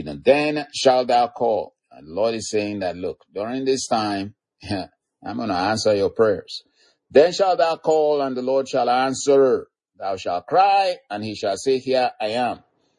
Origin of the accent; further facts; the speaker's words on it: Nigeria; beloved brethren and partners and friends from, you know, Africa and other places, Nigeria especially, my home country.